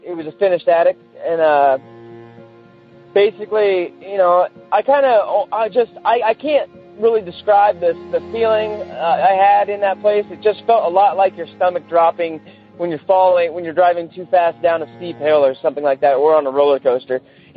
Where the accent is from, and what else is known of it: St. Helens, Oregon, United States